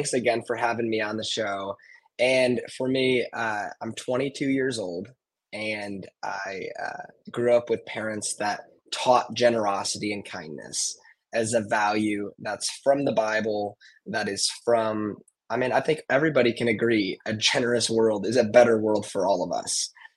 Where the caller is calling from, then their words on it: Tulsa, Oklahoma, United States; Tulsa, Oklahoma. Awfully windy.